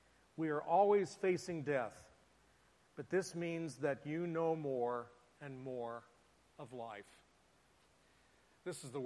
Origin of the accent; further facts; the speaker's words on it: Kansas City, Missouri, United States; One of my heroes growing up lived on the other side of my hometown of Kansas City.